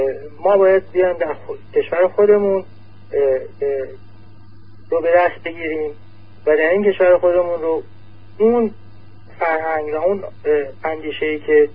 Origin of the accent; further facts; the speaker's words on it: Iran; من به عنوان یک ایرانی